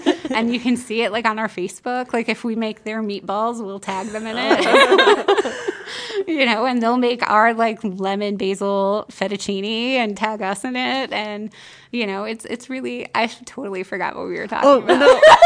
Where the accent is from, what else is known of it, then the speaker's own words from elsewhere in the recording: Bradford, Pennsylvania, United States; And we would go with him and deliver meals back in my hometown in Bradford, Pennsylvania. So it started when I was really young.